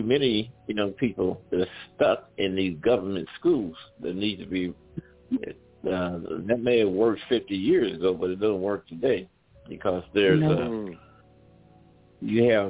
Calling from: Midwest, United States; I'm calling from the Midwest.

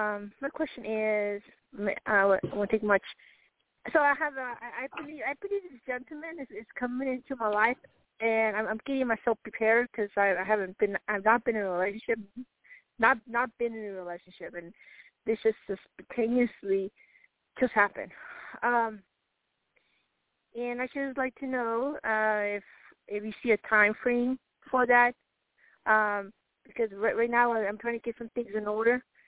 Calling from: New Mexico, United States; New Mexico, USA.

